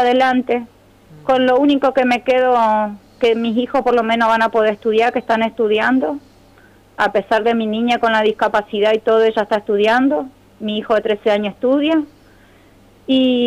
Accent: Chaco, Argentina; Yo soy chaqueña, yo conozco sí. El Chaco.

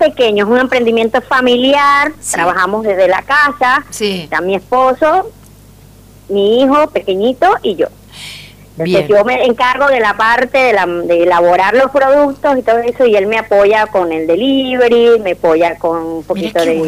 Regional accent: Venezuela; moved away as an adult; now in San Lorenzo, Argentina; No, soy de Venezuela. Hace dos años que estoy por acá en Argentina, en la ciudad de San Lorenzo.

